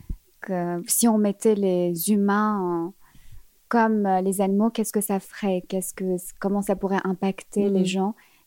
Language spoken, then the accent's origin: French; Algeria; born there; Oui, je suis née en Algérie dans les années 90.